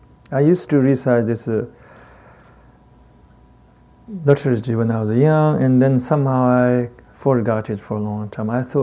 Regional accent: Tibet, China; accent: Tibetan; English is a second language; One time I was working very hard to get rid of my Tibetan accent, which was an impossible task anyway. My Dharma friends told me, please don't get rid of your heavy accent.

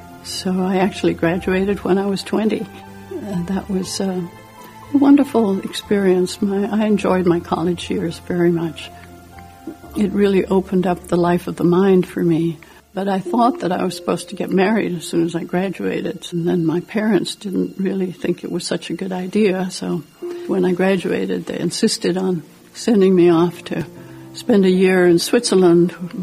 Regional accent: Santiago, Santiago Metropolitan Region, Chile; also born or lived in New York, United States; I was born in 1935 in New York. Spent the next 17 years in Chile. The house we lived in was at the foot of the Andes Mountains, so we were on the edge of the city.

